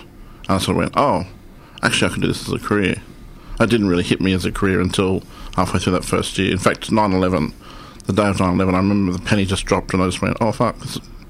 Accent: Sydney, New South Wales, Australia; also born or lived in Bourke; So I grew up in Bourke. My family had been there for a while and was born... Not grew up, I was born in Bourke. And then I was adopted out when I was 3 days old and grew up in Sydney. So I've been around.

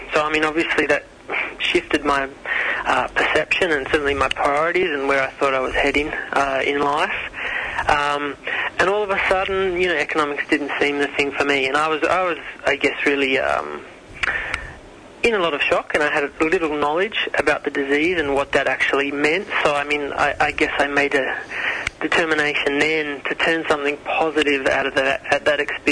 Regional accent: Manly, New South Wales, Australia; also born or lived in Sydney; I was born in Sydney and sort of have lived most of my life on the northern beaches in Manly.

